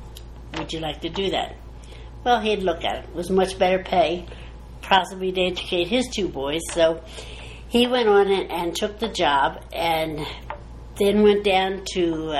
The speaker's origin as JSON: {"language": "English", "town": "Kennett Square", "region": "Pennsylvania", "country": "United States", "tie": "born or raised there", "said": "And we were raised in Kennett Square, Pennsylvania, most of our life."}